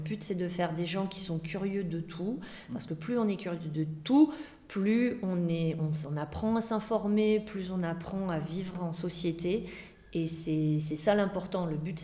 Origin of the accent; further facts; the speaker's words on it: Grand Est, France; puisque moi je viens de Champagne-Ardenne, ça me manquait énormément.